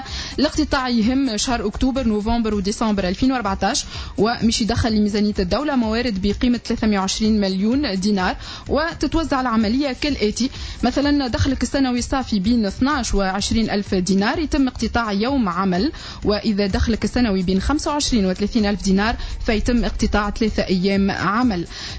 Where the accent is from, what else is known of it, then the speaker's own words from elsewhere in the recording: Tunisia; هذا حال بلادي تونس اليوم